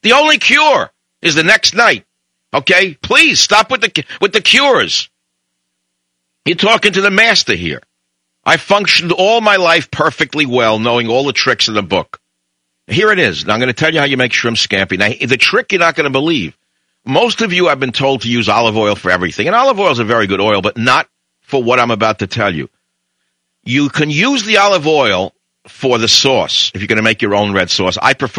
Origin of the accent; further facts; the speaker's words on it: New York City, New York, United States; Now, I grew up in New York, okay?